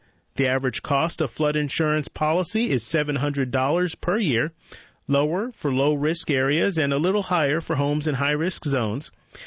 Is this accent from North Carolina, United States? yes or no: yes; Durham, North Carolina, United States; I grew up in Durham and attended Northern Durham High School